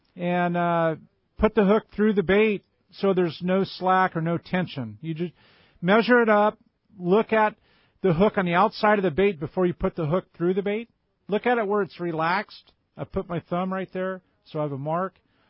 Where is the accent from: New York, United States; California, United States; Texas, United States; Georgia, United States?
California, United States; And I grew up on El Dorado Park Lakes.